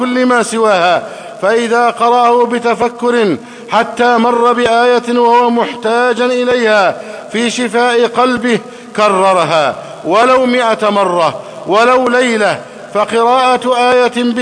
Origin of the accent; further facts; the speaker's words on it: Egypt; اللهم احفظ بلدنا مصر أمنا أمانا، سخاء رخاء، وسائر بلاد المسلمين